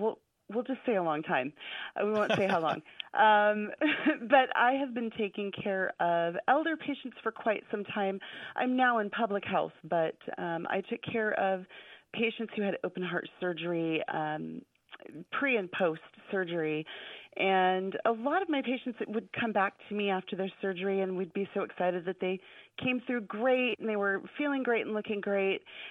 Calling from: Anchorage, Alaska, United States; I'm calling from Anchorage, Alaska, and I am so happy to be talking to you guys.

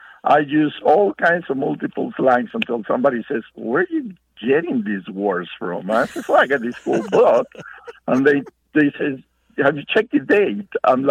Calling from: Tucson, Arizona, United States; also born or lived in Mexico / Denver, United States; Tucson, Arizona.

